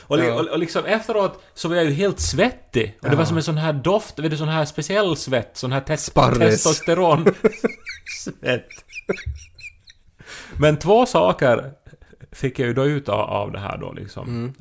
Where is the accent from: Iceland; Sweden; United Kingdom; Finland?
Finland; Esse, Ostrobothnia; så måste vi återskapa köket hemma i Esse då, på 80-talet